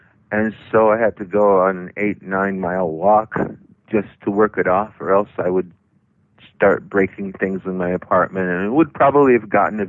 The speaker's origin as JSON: {"language": "English", "country": "Brazil", "moved": "yes", "said": "I'm from Brazil, and I left in '79, and this happens every day."}